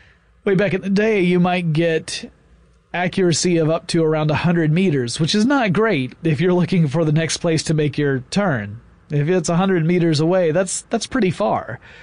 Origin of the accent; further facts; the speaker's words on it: Atlanta, Georgia, United States; You're here in my hometown, Atlanta, Georgia